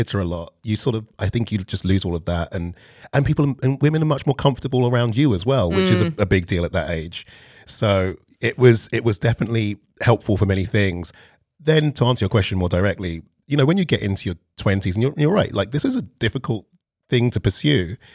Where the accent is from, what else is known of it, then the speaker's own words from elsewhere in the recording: London, United Kingdom; I grew up in South London. It's like probably what's equivalent. It's like, I don't know, the Bronx of London.